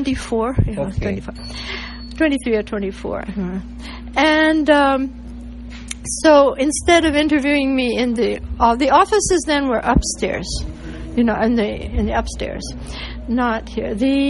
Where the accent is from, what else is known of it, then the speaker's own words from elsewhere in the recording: Alexandria, Virginia, United States; Yeah, I always lived in Alexandria. I'm really from Virginia.